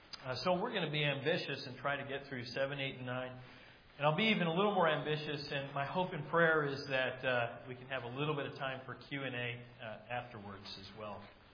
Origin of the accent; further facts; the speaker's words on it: Dallas, Texas, United States; I am from Dallas